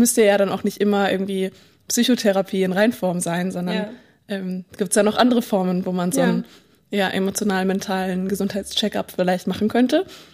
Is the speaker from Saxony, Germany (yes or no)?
no; Bavaria, Germany; ich komme aus Bayern